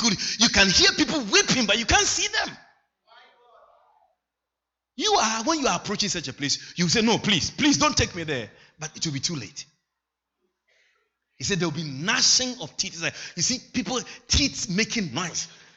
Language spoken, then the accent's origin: English; Agogo, Ashanti, Ghana; I was born in West Africa, in a country called Ghana, in a region called Ashanti region, in a town called Agogo, to … 86 years ago.